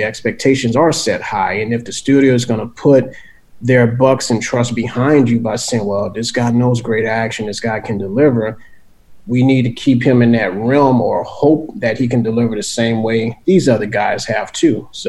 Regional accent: New Orleans, Louisiana, United States; I didn't know where it was going to lead me in life, because growing up in New Orleans, you know, and traveling, look, I enjoy seeing the world

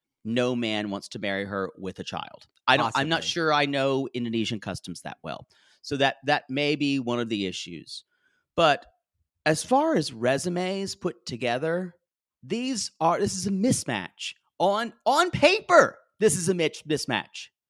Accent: Southern United States, United States; accent: Southern; I tried to lose a lot of my Southern accent because you're just, it's hard to have the intellectual strength in the room sometimes.

